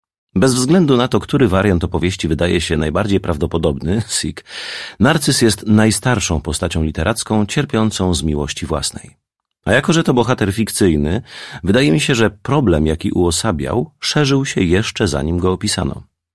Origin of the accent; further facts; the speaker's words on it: Sweden; w samej Szwecji, skąd pochodzę, mieszka od 100 do 200 tysięcy narcyzów